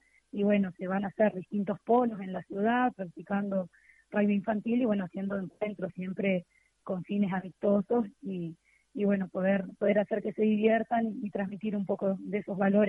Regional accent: Salto, Uruguay; en este caso nosotros somos de Salto, y bueno, proponemos, por más que nos quede lejos ir a jugar

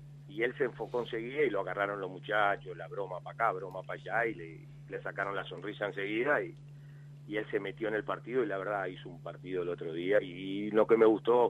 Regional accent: Uruguay; soy uruguayo

